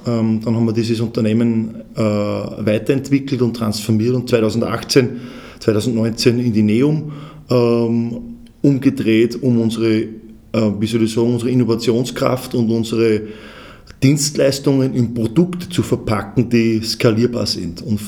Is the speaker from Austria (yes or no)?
yes; Freistadt, Upper Austria, Austria; born there; in Freistadt geboren und in Freistadt die Neom gegründet. Bin 44 Jahre alt